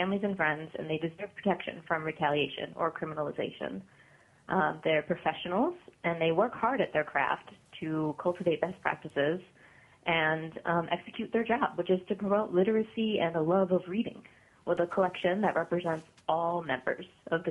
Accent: Anchorage, Alaska, United States; I'm from Anchorage and representing myself here in Anchorage.

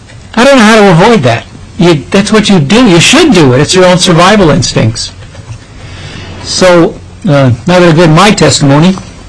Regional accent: New York City, New York, United States; I'm also a survivor of growing up in New York City in a rough neighborhood, Lower East Side of Manhattan.

